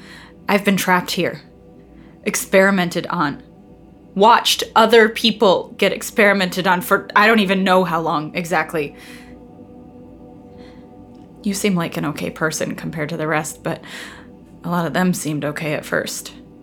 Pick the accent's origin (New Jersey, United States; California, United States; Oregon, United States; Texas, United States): Texas, United States; I grew up in West Texas, where there's not a stoplight for miles and miles